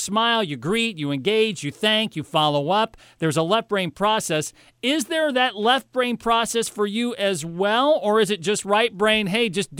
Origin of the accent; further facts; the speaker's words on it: Iowa, United States; I'm from Iowa originally